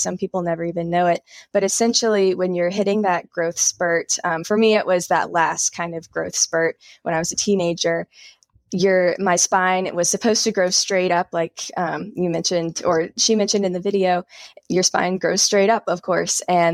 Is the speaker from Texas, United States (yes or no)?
no; South Carolina, United States; now in Asheville, United States; So I'm a Southern girl as well. I grew up in South Carolina and I moved to North Carolina.